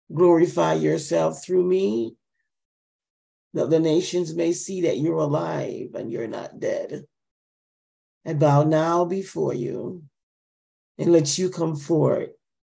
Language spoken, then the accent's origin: English; Jamaica; When I was growing up in Jamaica, and I see my father with this carrier.